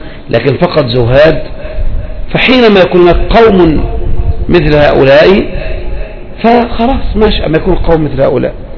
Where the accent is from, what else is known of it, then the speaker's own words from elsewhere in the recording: Egypt; now in Saudi Arabia; نحن في المملكة لدى النساء ذهب وهنا يقولون بعدم وجوب زكاة عليه، فنحن كمصريين أم ماذا نفعل؟